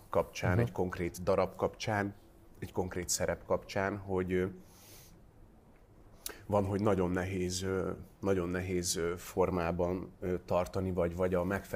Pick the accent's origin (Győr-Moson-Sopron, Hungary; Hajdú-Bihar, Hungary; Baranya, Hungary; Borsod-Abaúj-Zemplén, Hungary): Baranya, Hungary; Pécs; Pécsett az én szülővárosomban.